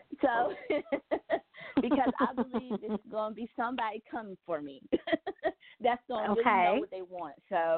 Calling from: Georgia, United States

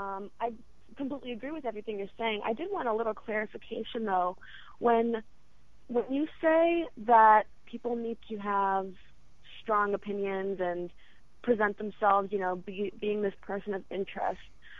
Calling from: New York City, New York, United States; I'm calling from New York City.

